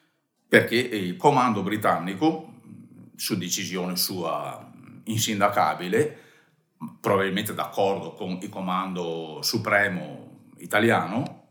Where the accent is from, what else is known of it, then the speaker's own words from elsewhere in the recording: Calvene, Veneto, Italy; ho una foto anche del mio paese, di Calvene, del paese d'origine